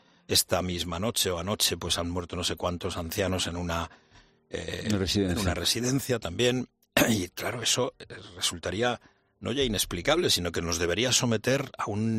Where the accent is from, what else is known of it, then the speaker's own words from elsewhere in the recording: Murcia, Region of Murcia, Spain; que las ramblas de mi tierra, yo soy de Murcia